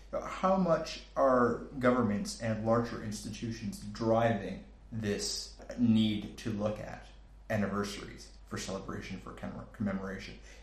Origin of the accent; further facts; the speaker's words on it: Canada; As a Canadian, for me, it's more important because it's 75 years since the beginning of the Second World War.